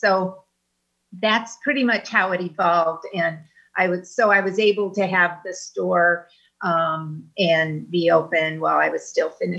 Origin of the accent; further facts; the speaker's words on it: New Carlisle, Indiana, United States; also born or lived in Michigan City; I am pretty much a small town girl, so I grew up in New Carlisle. Actually moved to Michigan City in my eighth grade year, so that was kind of a culture shock going from small town New Carlisle to Michigan City in the 70s